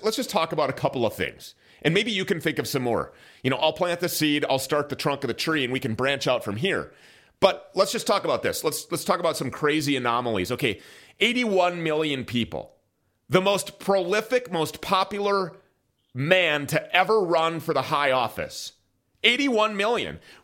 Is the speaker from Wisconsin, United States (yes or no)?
no; Minnesota, United States; this guy is a multimillionaire, self-made from right here in my home state of Minnesota.